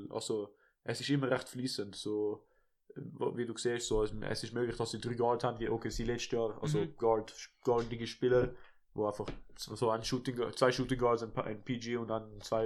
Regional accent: Italy; German is a second language; Und ich rede über das, weil ich bin ein Italiener.

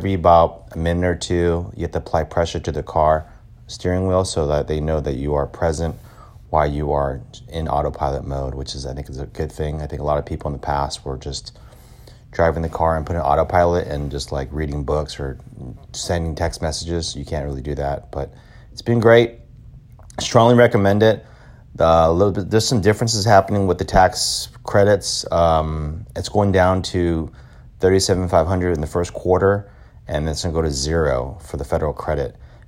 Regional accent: Fremont, California, United States; I am from Fremont, California, and the Tesla plant is in Fremont

